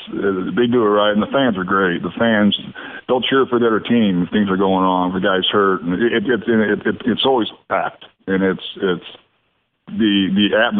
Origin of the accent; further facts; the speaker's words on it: the South, United States; accent: Southern; You know, I got a little Southern accent to me, and he knew I wasn't from there.